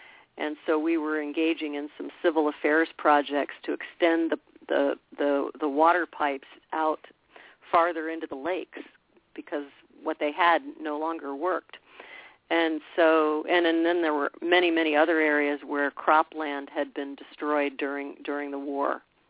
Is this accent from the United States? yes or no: yes; Florida, United States; that just comes from being a Florida kid. I was born in Florida, and I've always loved Florida, and I've always loved the natural environment of Florida.